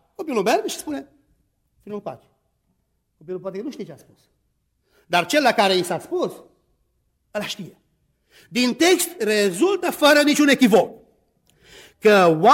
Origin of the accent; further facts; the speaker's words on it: Romania; Nu că suntem români, avem gusturi deosebite.